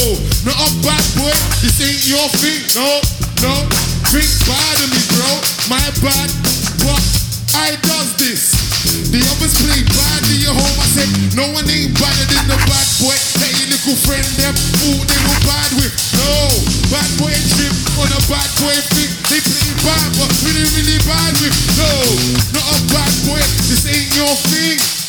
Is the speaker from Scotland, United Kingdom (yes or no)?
no; London, United Kingdom; I'm from London.